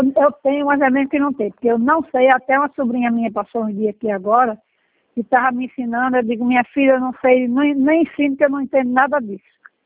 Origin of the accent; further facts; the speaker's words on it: Pernambuco, Brazil; Minha família é quase toda daí. É, aliás, é toda paraibana, só eu que sou pernambucana.